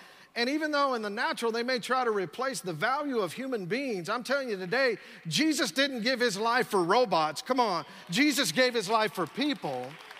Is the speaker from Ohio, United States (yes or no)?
no; San Angelo, Texas, United States; And I thought, man, I'm from San Angelo, Texas.